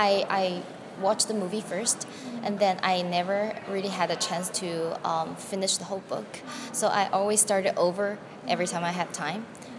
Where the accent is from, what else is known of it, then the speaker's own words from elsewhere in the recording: Canada; born there; also born or lived in China; I was born in Canada, but I moved around between China and Canada. So in kindergarten, I acquired English in Canada, and it was pretty like fluent.